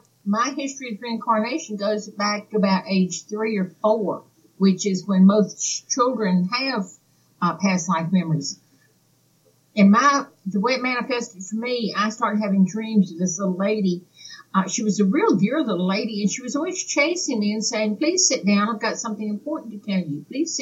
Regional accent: Atlanta, Georgia, United States; born there; also born or lived in Germany; I was born in Atlanta. I've lived overseas for 3 years. I lived in Germany and traveled all over Europe.

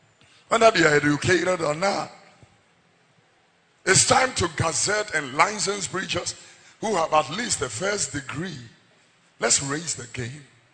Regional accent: Ghana; I am a Ghanaian.

